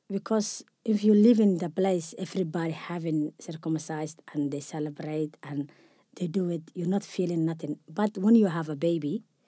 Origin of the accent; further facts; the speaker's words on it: Somalia; English is a second language; now in Australia; I'm from Somalia. I have 5 kids. I'm here in Australia for a while.